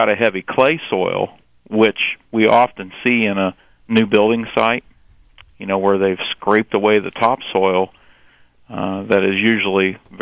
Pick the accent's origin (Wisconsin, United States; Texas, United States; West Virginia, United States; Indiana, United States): Indiana, United States; of course I'm from Indiana